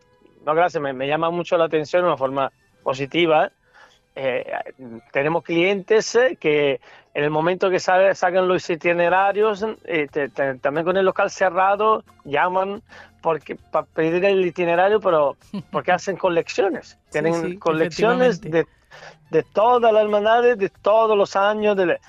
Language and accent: Spanish; Monza, Lombardy, Italy; yo son 15 años que vivo aquí. Creo que ya conozco el 90%. Conozco casi más gente aquí que en Monza. Yo soy de Monza.